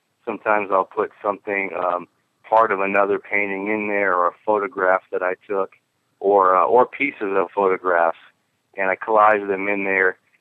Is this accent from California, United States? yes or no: yes; Oakland, California, United States; I spent a lot of time actually in Northern California painting the coast, and I grew up in Oakland.